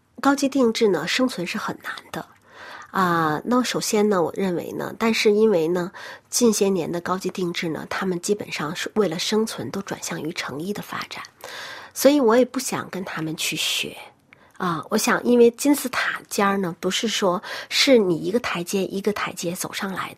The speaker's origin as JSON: {"language": "Chinese", "country": "China", "said": "因为我是中国人，我的市场主要在中国"}